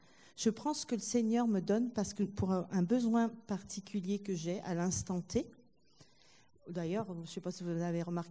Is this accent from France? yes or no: no; Italy; Moi, je suis italienne, hein, je suis un peu sanguine.